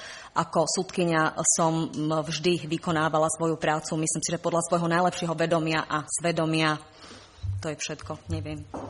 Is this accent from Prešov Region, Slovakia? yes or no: no; Žilina, Žilina Region, Slovakia; nie som Bratislavčanka, som zo Žiliny.